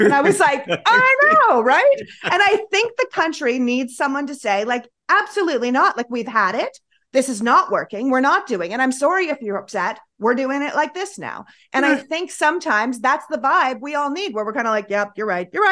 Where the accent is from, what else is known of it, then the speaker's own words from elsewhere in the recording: Toronto, Ontario, Canada; also born or lived in New York; now in United States; But I moved here for what America promised. And then I was living in New York. I moved originally from Toronto to New York, and I was there during 9/11.